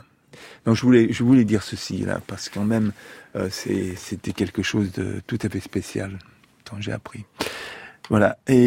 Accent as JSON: {"language": "French", "region": "Auvergne-Rhône-Alpes", "country": "France", "said": "Moi, je suis savoyard, hein, donc j'adore le ski."}